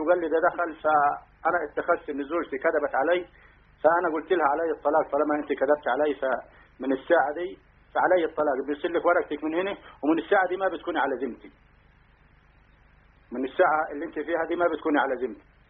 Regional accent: Egypt; أنا مصري.

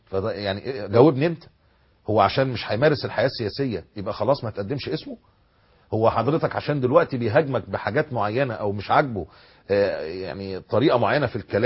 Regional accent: Alexandria, Alexandria Governorate, Egypt; زي فضيله الشيخ المحلاوي بارك الله في عمره عندنا في اسكندريه،

